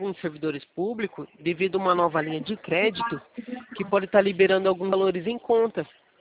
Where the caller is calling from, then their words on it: Limeira, São Paulo, Brazil; Eu sou aqui da Poupacredit de Limeira, no interior de São Paulo